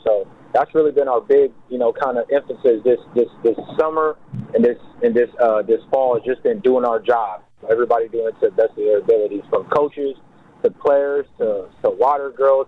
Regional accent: San Diego, California, United States; first language Lingala; English is a second language; Mikasi means strong in my native language in Lingala, which is Central Africa. I started Mikasi about 5 years ago, and the reason for starting it was, you know, me growing up in the inner city in southeast San Diego

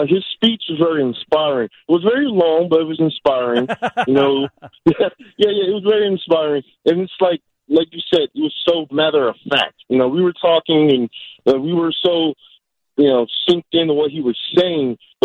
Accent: Chicago, Illinois, United States; I'm from Chicago, Illinois.

